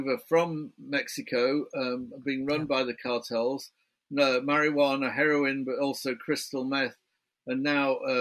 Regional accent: United Kingdom; I can't do a New York accent. I'm a Brit

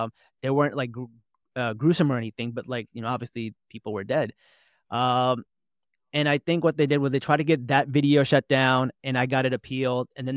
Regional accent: New Jersey, United States; I'm also a Pakistani. … I'm from New Jersey.

